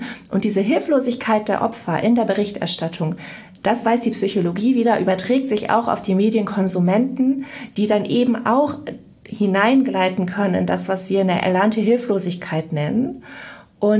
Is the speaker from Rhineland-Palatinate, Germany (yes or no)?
no; Mönchengladbach, North Rhine-Westphalia, Germany; nach meinen ersten Schritten bei der Lokalzeitung in Mönchengladbach, wo ich aufgewachsen bin, bin ich dann nach Bonn gekommen